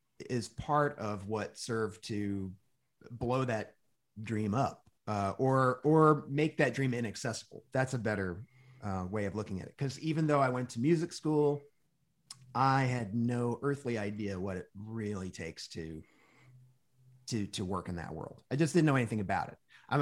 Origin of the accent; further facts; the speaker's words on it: Pennsylvania, United States; also born or lived in New Jersey / Virginia Beach; Yeah, I'm from outside of Philadelphia.